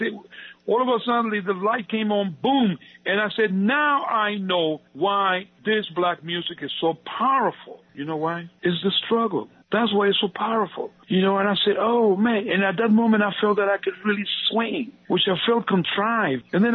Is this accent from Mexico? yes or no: yes; Mexico; Well, I grew up in Mexico. It's no coincidence.